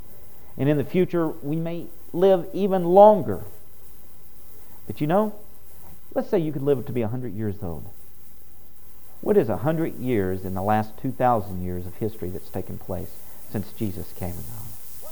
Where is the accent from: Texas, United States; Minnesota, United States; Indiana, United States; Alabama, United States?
Texas, United States; Houston; my era I grew up in Houston, Texas. I grew up around NASA and the space program